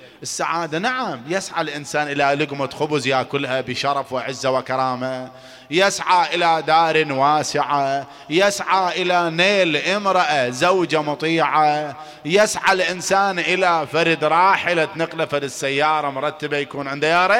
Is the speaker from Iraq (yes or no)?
yes; Iraq; إذا كان عندك أقل فئة نقدية عندنا بالعراق اللي هي 250 دينار